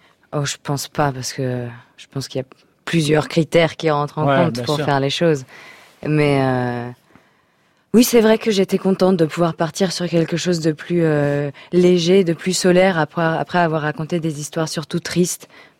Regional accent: Bordeaux, Nouvelle-Aquitaine, France; born there; Non, moi je suis née à Bordeaux.

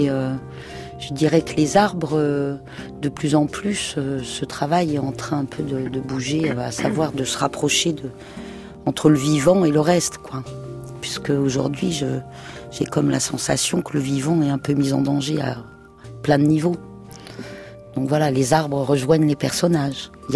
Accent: Firminy, Auvergne-Rhône-Alpes, France; À Firminy, oui, il y avait vraiment une idée de... C'était pas de la friche, c'était la nature dans la ville, quoi.

